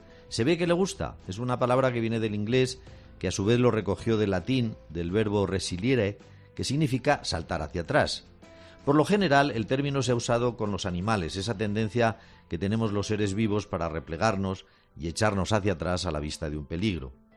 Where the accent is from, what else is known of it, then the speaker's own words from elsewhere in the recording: Zaragoza, Aragon, Spain; born there; yo, que nací en Zaragoza